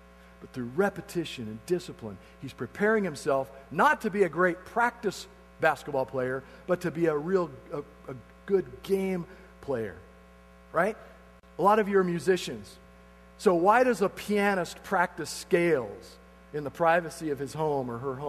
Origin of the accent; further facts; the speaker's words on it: Kansas, United States; And since I'm from Kansas, I grew up kind of as their fan.